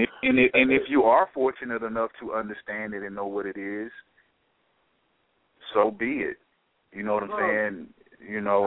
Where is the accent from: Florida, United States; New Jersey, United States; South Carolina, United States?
South Carolina, United States; I'm from South Carolina, bro. I spend a little time out west.